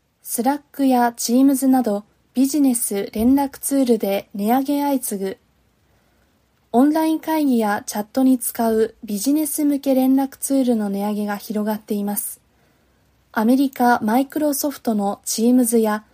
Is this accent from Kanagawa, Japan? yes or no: yes; Yokohama, Kanagawa, Japan; 私は横浜生まれ、横浜育ちの浜っ子なので、